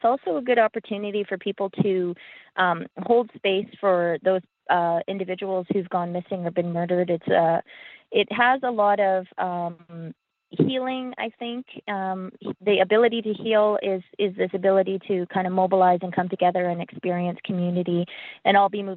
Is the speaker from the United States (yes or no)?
no; British Columbia, Canada; I'm from the House of Nicodane, Frog Clan, Gitsen Nation.